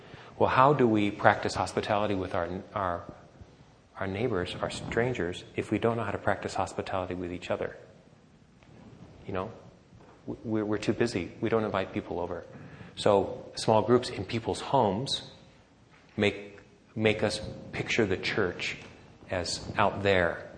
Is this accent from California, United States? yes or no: yes; San Diego, California, United States; because I'm from San Diego, because I'm Bill's friend.